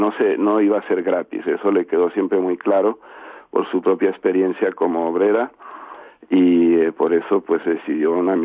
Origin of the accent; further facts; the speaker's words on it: Venezuela; born there; eso yo lo viví en Venezuela, donde yo nací, ¿no? Y donde conocí a muchos compañeros de mis padres.